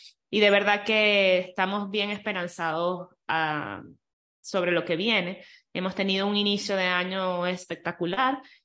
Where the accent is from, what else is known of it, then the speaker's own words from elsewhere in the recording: Venezuela; muy a pesar de que soy venezolana